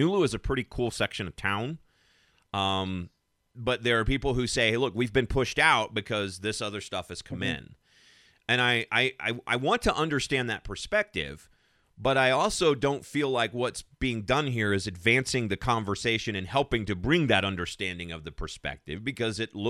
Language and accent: English; United States; Let me just kind of interject here, because as an American, I want to fix that.